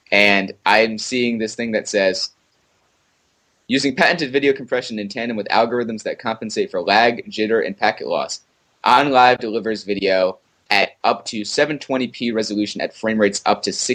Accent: Pawtucket, Rhode Island, United States; I grew up in Pawtucket in Rhode Island, and it's it doesn't exactly have the world's largest budget.

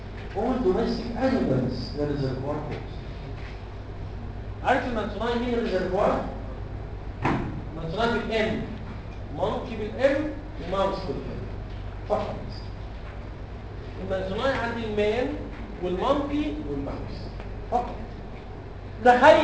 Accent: Egypt; ما كملوش عندنا في مصر.

